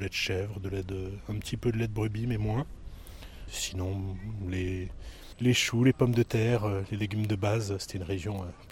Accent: Auvergne-Rhône-Alpes, France; je suis originaire du centre de la France, du Puy-de-Dôme exactement. Je suis sur Grenoble depuis 4 ou 5 ans à peu près.

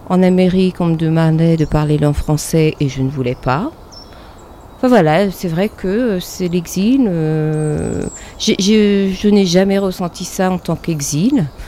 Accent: France; also born or lived in Canada; que j'étais française. … Et je me souviens aussi que quand j'ai quitté le Canada cette fois-ci pour aller en France

